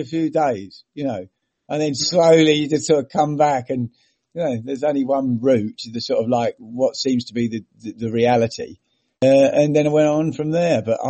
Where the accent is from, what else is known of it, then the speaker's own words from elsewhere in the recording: East of England, United Kingdom; When I grew up in the fucking Fens, I grew up in the Fens.